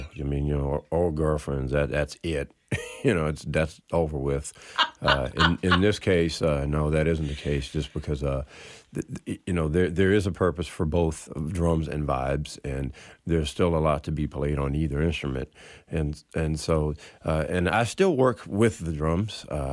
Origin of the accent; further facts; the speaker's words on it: New Orleans, Louisiana, United States; But, you know, we're from New Orleans. We know better.